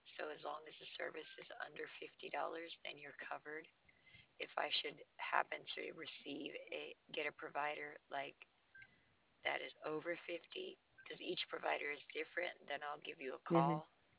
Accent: New York City, New York, United States; I'm from New York City, so

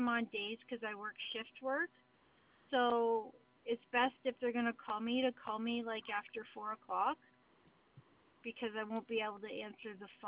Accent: Canada; But because I'm from Canada

